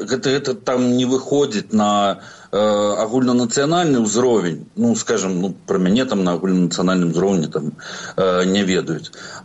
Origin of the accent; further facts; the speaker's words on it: Belarus; Ukrainian is a second language; Ні, там, ми з Білорусі.